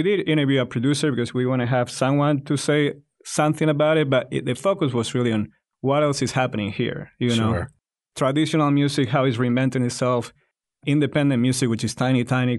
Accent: Spain; English is a second language; Then Barcelona was a choice two ways. One is my home country. I'm not from Barcelona, but it was exciting for me to do it.

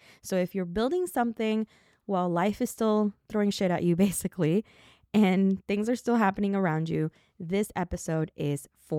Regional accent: Florida, United States; I'm from Florida. My entire life, I've dealt with hurricanes. Like, that's just the weather we have. I'm Puerto Rican, you know, so Caribbean vibes for me.

